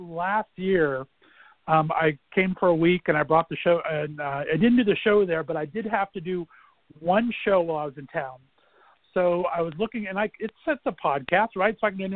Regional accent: Ohio, United States; when I said I was a gay from Northeast Ohio

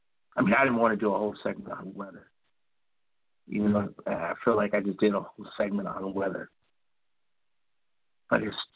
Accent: Chicago, Illinois, United States; I'm originally from Chicago, and in Chicago, it can get cold.

